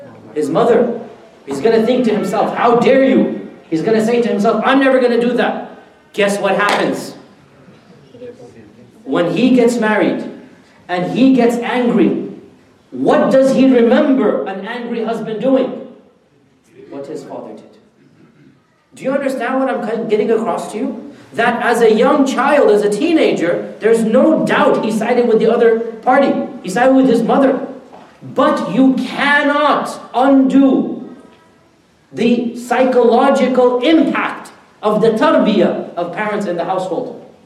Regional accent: Houston, Texas, United States; I was born in America, I'm of that generation, which is basically the first of the second generation. My father came in the early 60s. I grew up when the masajid was still, you know, in the first masjid of Houston, whatnot.

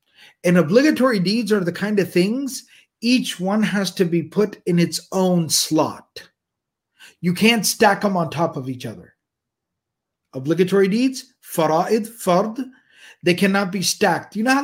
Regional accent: Texas, United States; I'm from Texas. Therefore, I have the correct pronunciation of things.

